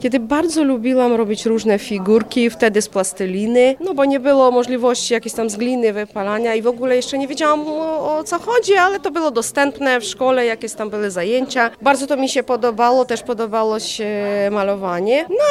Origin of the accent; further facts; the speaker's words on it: Ukraine; Polish is a second language; now in Kazimierz Dolny, Poland; Nie, pochodzę z Ukrainy, a mieszkam w Kazimierzu. Teraz tak odpowiadam, już prawie 8 lat.